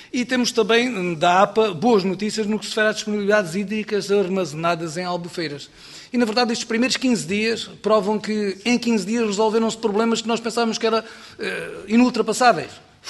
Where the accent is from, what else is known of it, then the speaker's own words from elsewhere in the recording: Portel, Évora, Portugal; eu sou de Évora, de Portel, mais concretamente, mas de Évora